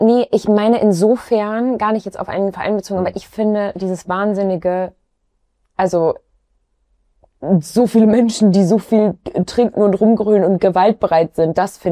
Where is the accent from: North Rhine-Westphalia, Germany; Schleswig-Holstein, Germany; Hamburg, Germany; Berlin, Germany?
North Rhine-Westphalia, Germany; Duisburg; Ich komme ja aus Duisburg, ne?